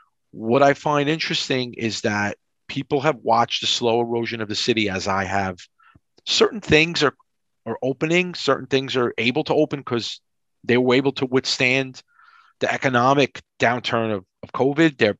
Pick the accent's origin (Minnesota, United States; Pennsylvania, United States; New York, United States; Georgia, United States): New York, United States; Brooklyn; I grew up in Brooklyn, was the competitive nature of the city.